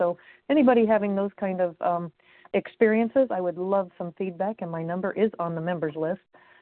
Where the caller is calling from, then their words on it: Indiana, United States; I'm calling from Indiana